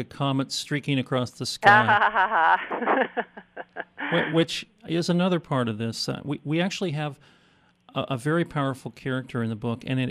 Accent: Des Moines, Iowa, United States; I grew up in Des Moines

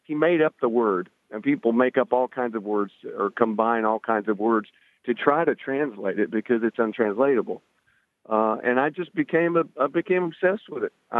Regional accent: Tennessee, United States; I'm from Tennessee.

